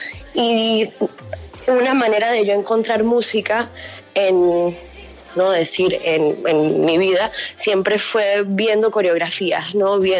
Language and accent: Spanish; Miami, Florida, United States; Soy muy multicultural en mi identidad, ¿no? Crecí con mi papá, pero crecí acá en Miami, mitad boricua.